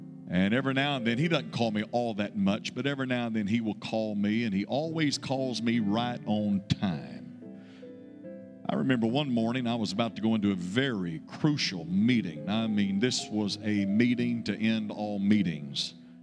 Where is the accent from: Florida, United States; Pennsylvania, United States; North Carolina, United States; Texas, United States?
Texas, United States; Well, I'm from Texas, so I'm a Texan.